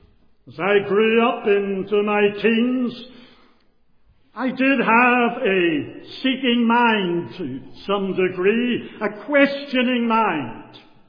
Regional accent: Bangor, Northern Ireland, United Kingdom; also born or lived in Donaghadee; We did move to Donaghadee when I was about 5 years of age, and for the next approximate 9 years I lived in Donaghadee before the family, due to schooling, moved back to Bangor.

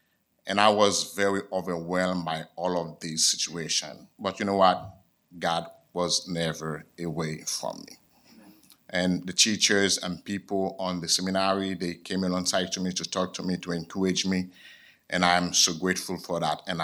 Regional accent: Haiti; I came from Haiti.

